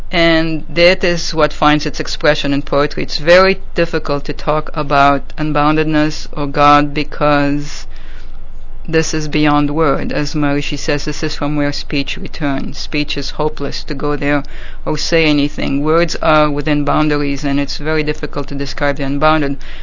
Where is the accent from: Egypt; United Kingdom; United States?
Egypt; English is a second language; I must say that English is not my native language. I was brought up in Egypt, and I went to a French school